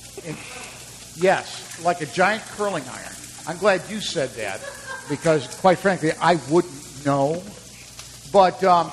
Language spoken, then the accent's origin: English; Midwest, United States; Growing up in the Midwest, that was a Midwest thing, man.